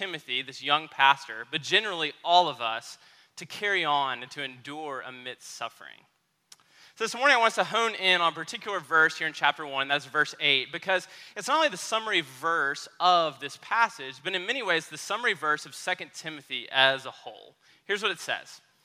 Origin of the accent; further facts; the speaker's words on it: Memphis, Tennessee, United States; Those of you who know me know that I grew up in Memphis, that key battleground state in the civil rights struggle.